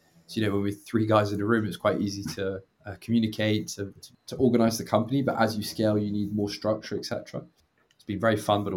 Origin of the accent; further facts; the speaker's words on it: Belgium; also born or lived in Italy / United Kingdom; So I'm from Belgium originally. Moved around quite a lot when I was a kid. Did my undergrad in Italy and then I did my postgrad in the UK.